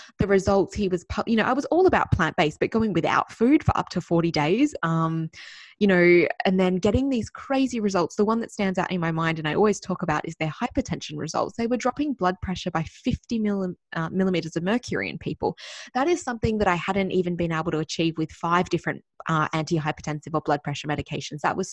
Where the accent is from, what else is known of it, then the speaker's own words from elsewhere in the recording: Perth, Western Australia, Australia; especially not where I was growing up in Perth, Western Australia.